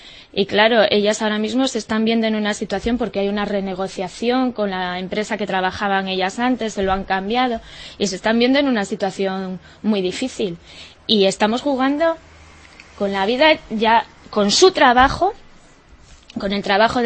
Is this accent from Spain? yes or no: yes; Quijano, Cantabria, Spain; Véase mi pueblo. Yo soy de Quijano y allí tenemos 300 y pico habitantes.